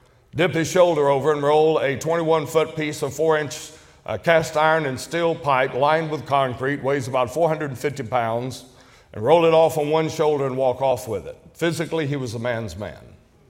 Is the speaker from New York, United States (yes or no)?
no; Chatsworth, Georgia, United States; I was born and raised in the South. I was born in Chatsworth, Georgia. And it is what I call the redneck capital of the United States of America.